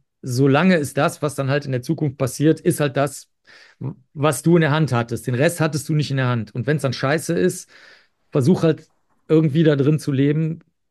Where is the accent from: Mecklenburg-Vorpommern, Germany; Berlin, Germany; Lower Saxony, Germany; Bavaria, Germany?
Bavaria, Germany; born there; now in Cologne, Germany; Also ich bin zwar in Bayern geboren und wie gesagt, sonst haben wir alle Thüringer Wurzeln